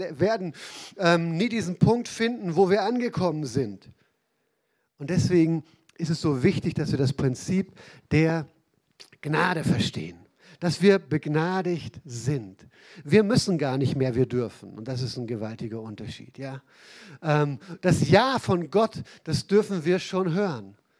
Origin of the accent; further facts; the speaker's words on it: Northern Germany, Germany; ich komme aus Norddeutschland, was soll ich sagen? Ne? Ich kannte nicht mal Berge, bis wir hier wieder runtergezogen sind